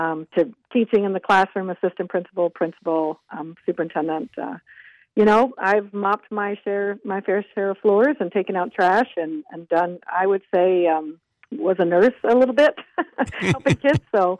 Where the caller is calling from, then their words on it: Anchorage, Alaska, United States; I am calling in from Anchorage, Alaska. That's where I work in the state building, right on 7th Street.